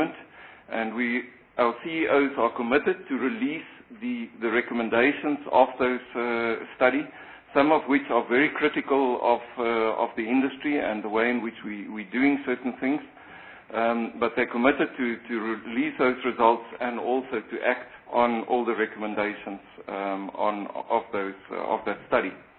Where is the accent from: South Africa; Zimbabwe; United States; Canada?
South Africa; as a South African